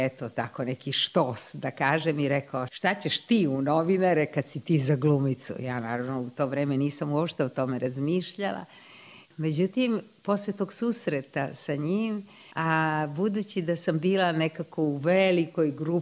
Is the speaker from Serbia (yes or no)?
yes; Vršac, Vojvodina, Serbia; now in Belgrade, Serbia; ja sam došla iz Vršca, nikog nisam još poznavala i tako